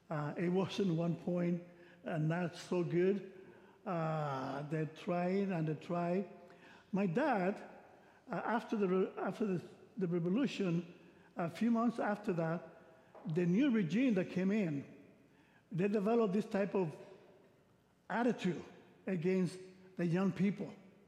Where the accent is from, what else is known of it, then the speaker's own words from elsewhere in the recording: Dominican Republic; I am from the Dominican Republic, as you might know. And in 1965, a civil revolution took place in my country.